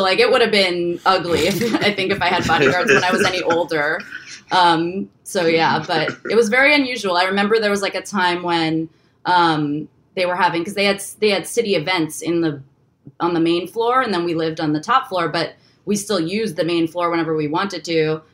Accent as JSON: {"language": "English", "region": "New York", "country": "United States", "tie": "born or raised there", "said": "New Yorkers, like, growing up in New York makes you so independent, so young."}